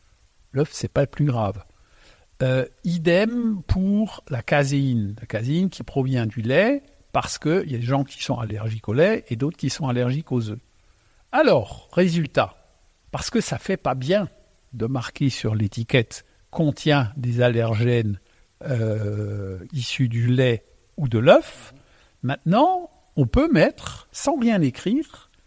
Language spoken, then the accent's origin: French; Grand Est, France; first language Alsatian; French is a second language